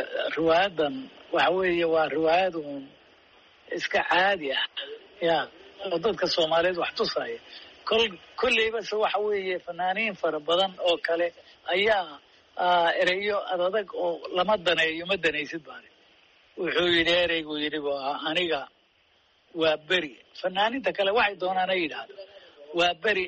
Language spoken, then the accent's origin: Somali; Somali Region, Ethiopia; waxaan ku soo barbaaray dalka Ethiopia oo qoomiyad ku joogaan deegaanka Soomaalida especially weliba Soomaalida iyo Oromada halkaasaan ku soo barbaaray